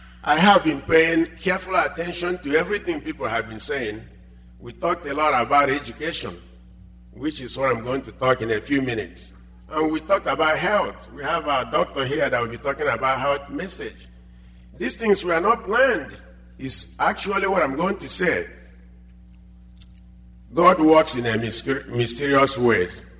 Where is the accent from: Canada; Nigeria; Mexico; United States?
Nigeria; English is a second language; You know, I am from Nigeria, most of you know. I'm an African.